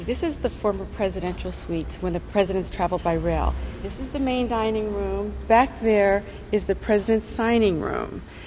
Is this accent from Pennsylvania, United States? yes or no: yes; Pennsylvania, United States